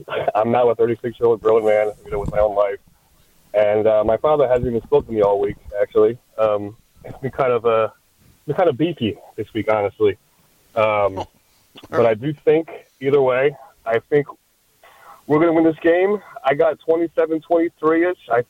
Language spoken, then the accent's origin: English; Philadelphia, Pennsylvania, United States; moved away as an adult; now in Anaheim, United States; I grew up in Philadelphia all my life until last year. I moved to Anaheim.